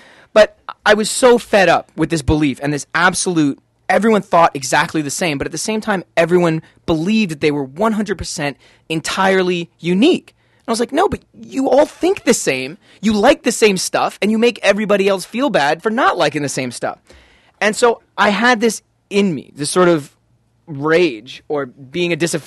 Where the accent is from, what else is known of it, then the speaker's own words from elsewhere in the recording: Canada; I mean, I'm Canadian.